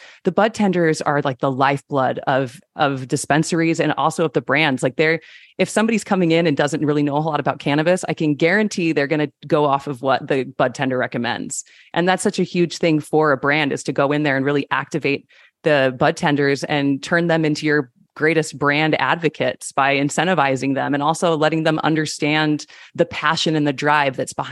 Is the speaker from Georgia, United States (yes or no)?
no; Utah, United States; because I grew up in Utah with all the Mormons.